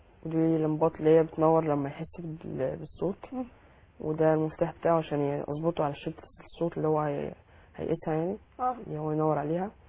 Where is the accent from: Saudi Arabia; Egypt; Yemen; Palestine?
Egypt; Cairo, Cairo Governorate; أنا من القاهرة.